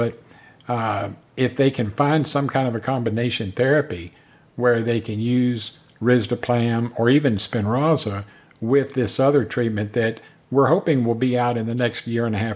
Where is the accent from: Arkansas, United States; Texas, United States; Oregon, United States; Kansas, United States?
Texas, United States; I think next year they said that the Cure SMA conference is going to be in Texas, which is my home state.